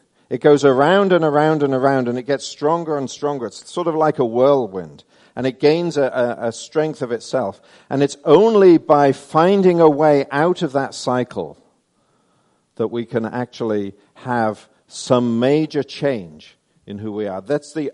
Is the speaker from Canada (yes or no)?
no; England, United Kingdom; now in United States; I'm really proud that I'm English, and now I've become American